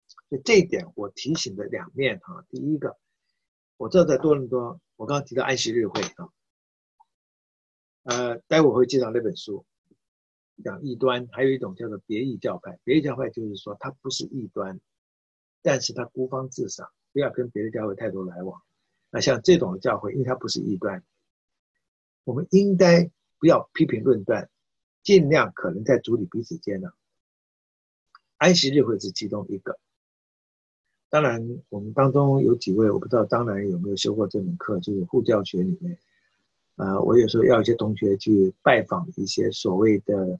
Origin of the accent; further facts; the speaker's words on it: Fujian, China; 如果你是福建闽南人，跟我一样的话，我就用福建话来念的话呢